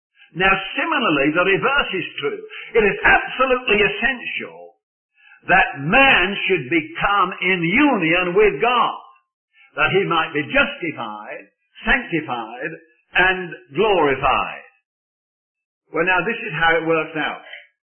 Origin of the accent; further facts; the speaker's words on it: Birmingham, West Midlands, United Kingdom; accent: Brummie; I do that because I come from Birmingham and can't help to do it.